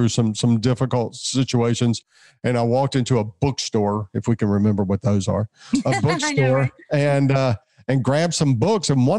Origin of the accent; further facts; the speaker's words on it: Memphis, Tennessee, United States; But anyway, I grew up in Memphis and like I say, just an old Memphis guy. And then I've lived everywhere since I started being what I call an academic vagabond.